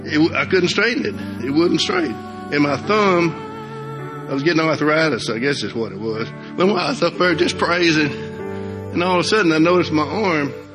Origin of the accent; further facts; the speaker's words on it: Camden, United States; Camden's my hometown, but I was gone for like 20 years, and then I moved back.